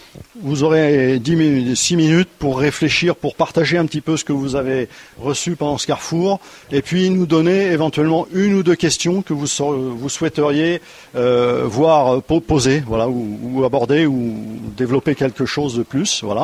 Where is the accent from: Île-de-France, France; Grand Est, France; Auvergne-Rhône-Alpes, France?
Auvergne-Rhône-Alpes, France; Saint-Étienne; Nous venons de Saint-Étienne.